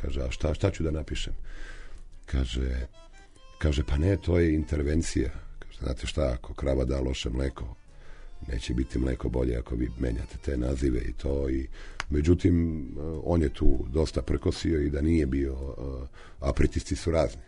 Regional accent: Zemun, Belgrade, Serbia; born there; ja sam rođen u Zemunu

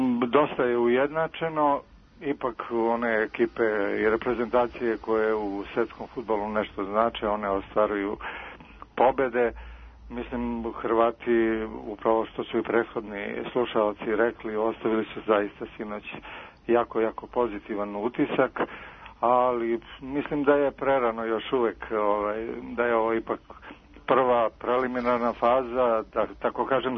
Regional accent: Valjevo, Serbia; Ja sam iz Valjeva

